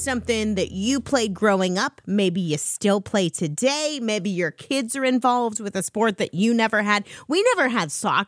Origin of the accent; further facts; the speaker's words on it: Ohio, United States; now in Wisconsin, United States; I grew up in Ohio, went to high school there, went to college there, and then moved to Wisconsin after college.